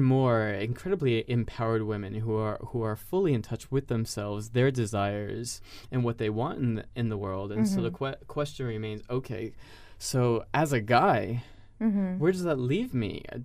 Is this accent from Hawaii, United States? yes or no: no; New York, United States; Okay, but I'm from New York, so I say a lot.